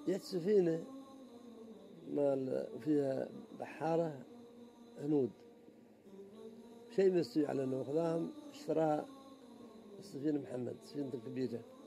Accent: United Arab Emirates; في عندنا أسامي كثيرة في عندنا في الإمارات

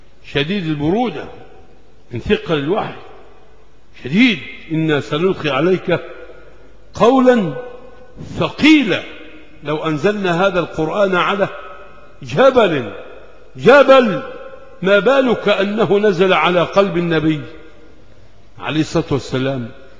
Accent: Egypt; ده مؤتمر عقده أهل الكتاب عندنا في مصر

